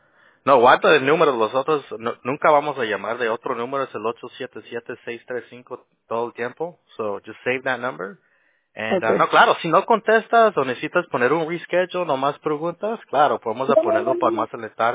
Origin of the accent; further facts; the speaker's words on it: Guatemala; Soy chapín.